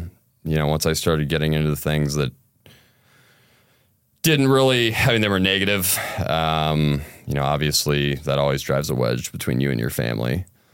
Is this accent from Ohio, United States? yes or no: yes; Grandview, Ohio, United States; So I grew up in Grandview, and it's one of those small towns where as a kid growing up there, you're like, oh, I can't wait to get out of here.